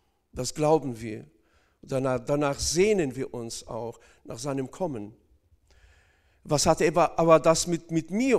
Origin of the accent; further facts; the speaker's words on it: North Kazakhstan Region, Kazakhstan; ich komme aus Nordkasachstan ursprünglich